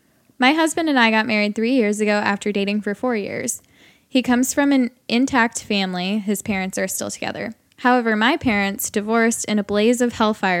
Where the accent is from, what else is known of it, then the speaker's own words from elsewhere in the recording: Brazil; English is a second language; My name is blank. 25, and I'm from Brazil.